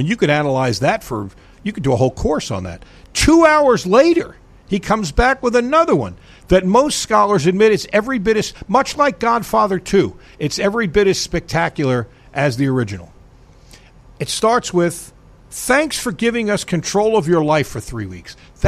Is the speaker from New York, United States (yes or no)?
yes; New York, United States; I grew up on Long Island where the golf courses are very, very crowded.